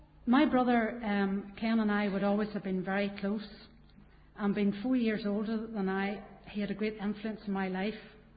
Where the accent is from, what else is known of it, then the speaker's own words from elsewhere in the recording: Coleraine, Northern Ireland, United Kingdom; also born or lived in Vera / Garva / Ballymena / Limavady; I was born in Coleraine on the 13th of July 1960, the youngest of three, an older brother and older sister. My dad was on the police, so we moved around quite a bit in early childhood, living in Coleraine, Vera, Garva, Ballymena and Limavady.